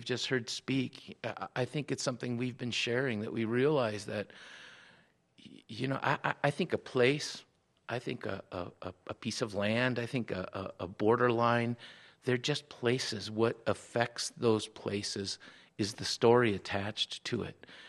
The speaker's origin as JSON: {"language": "English", "town": "Tijuana", "region": "Baja California", "country": "Mexico", "said": "And I said, no, I'm from Tijuana. It's okay."}